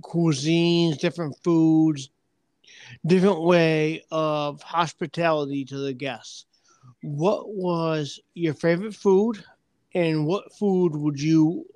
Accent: Scotland, United Kingdom; I eat, I do like haggis because I am Scottish.

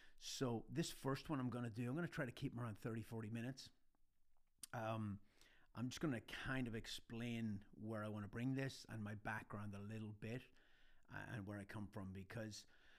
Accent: Ireland; accent: Irish-American; moved away as an adult; I grew up in Ireland. That's why I have this weird Irish-American accent that you can't place.

